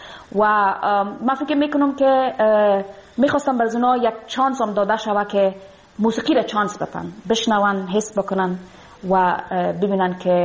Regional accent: Afghanistan; moved away; افغانستان موطن ما و امرای مردم ما دارم

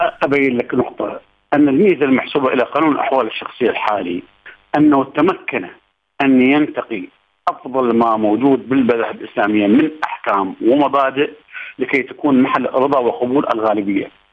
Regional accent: Iraq; إحنا نطمح بأن تكون هناك قوانين تجمعنا كعراقيين كمواطنين.

